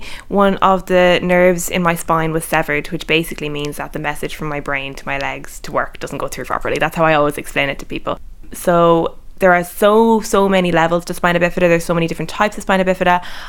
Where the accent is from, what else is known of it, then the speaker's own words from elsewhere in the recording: Manorhamilton, Connacht, Ireland; I'm 26. I'm from Manor Hamilton in County Leitrim and I live with my parents.